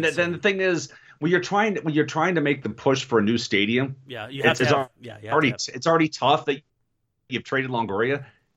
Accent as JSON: {"language": "English", "region": "Texas", "country": "United States", "tie": "born or raised there", "moved": "yes", "lives_now": "Florida, United States", "said": "I moved to Florida from Texas in 1988. You talk about like you'd like to watch the Phillies. Mm-hmm. So I grew up on the Astros."}